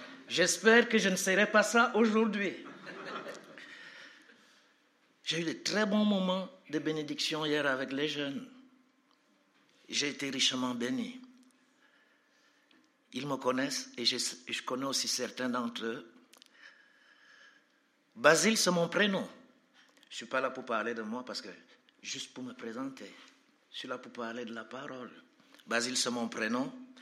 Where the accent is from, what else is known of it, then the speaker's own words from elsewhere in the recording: Cameroon; moved away; also born or lived in Mali / Burkina Faso; c'est comme ça que je suis parti du Cameroun pour le Mali, faire une école de formation des disciples.